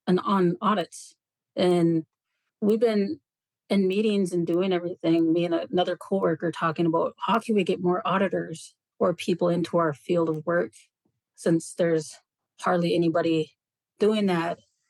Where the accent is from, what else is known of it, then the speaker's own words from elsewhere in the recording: Naytahwaush, Minnesota, United States; I'm from Natawash, Minnesota.